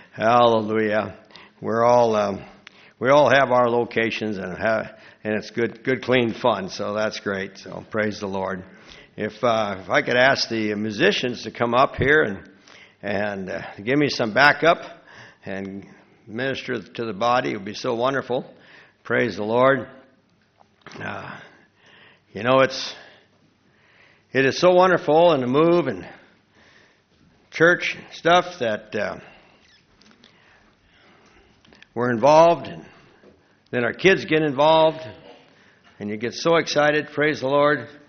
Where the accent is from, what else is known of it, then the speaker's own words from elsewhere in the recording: Texas, United States; That just to give you a little clue that I am from Texas.